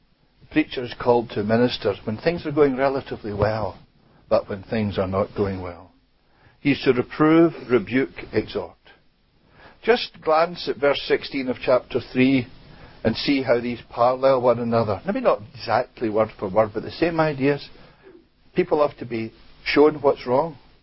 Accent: Glasgow, Scotland, United Kingdom; it was really quite a kind of Glasgow funeral, and I say that as a Glaswegian.

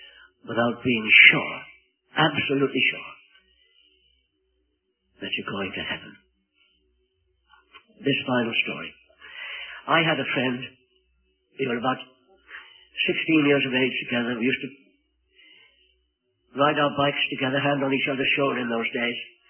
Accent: Wales, United Kingdom; very impressionable, very sensitive as a Welshman.

